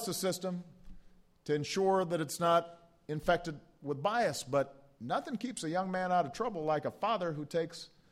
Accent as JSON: {"language": "English", "region": "Illinois", "country": "United States", "tie": "born or raised there", "said": "a Democrat from my home state, Illinois"}